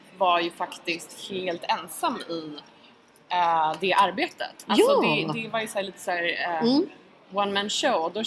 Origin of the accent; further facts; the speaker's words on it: Malmö, Skåne, Sweden; Alltså, i och med att jag är från Malmö